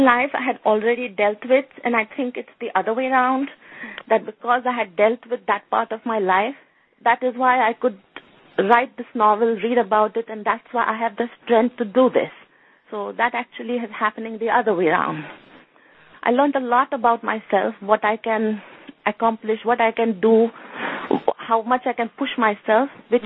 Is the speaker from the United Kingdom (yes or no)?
no; United States; So I was really glad that I am here and I felt confident of doing justice because I'm an American.